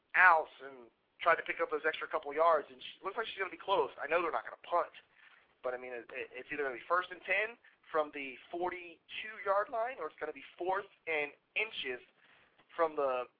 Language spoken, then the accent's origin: English; California, United States; just because I'm from Southern California doesn't mean I know Spanish.